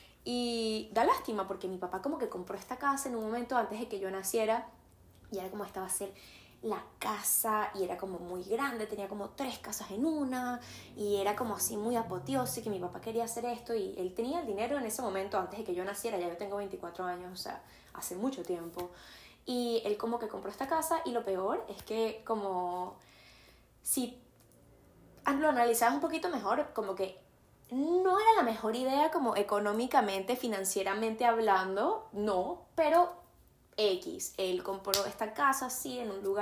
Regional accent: Caracas, Capital District, Venezuela; yo también, soy de Caracas, no sé qué, me encanta! Y él me dice, ¡ay, sí, de qué parte eres! Y yo le respondo, de La Lagunita

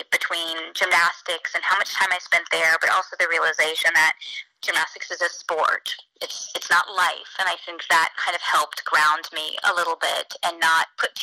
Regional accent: Edmond, Oklahoma, United States; growing up in Edmond just meant I kind of had that regular childhood

